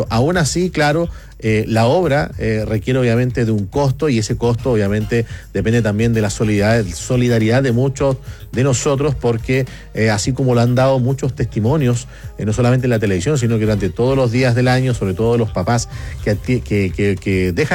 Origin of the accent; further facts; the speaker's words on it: Chile; de colocar lo mejor de nosotros como chilenos y chilenas.